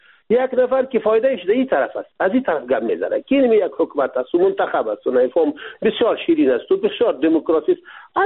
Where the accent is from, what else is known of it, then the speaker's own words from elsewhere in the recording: Afghanistan; ما افغان هستیم، اینمی خط مشی ماست